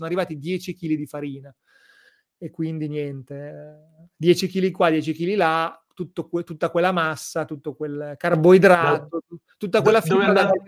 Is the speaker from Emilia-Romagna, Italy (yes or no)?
yes; Emilia-Romagna, Italy; il mio grande cruccio è che sono romagnolo, non so fare la piadina, non so fare la sfoglia.